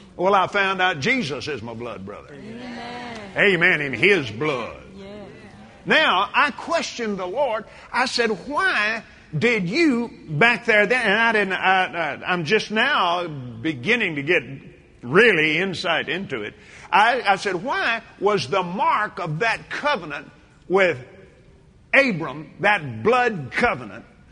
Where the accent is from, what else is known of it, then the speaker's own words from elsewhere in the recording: Texas, United States; I was raised in West Texas.